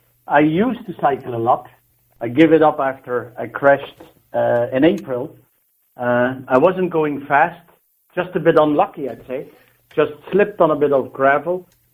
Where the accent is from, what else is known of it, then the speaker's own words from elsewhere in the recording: Belgium; English is a second language; as I say, I'm born in Belgium and I cycle since before I could walk almost.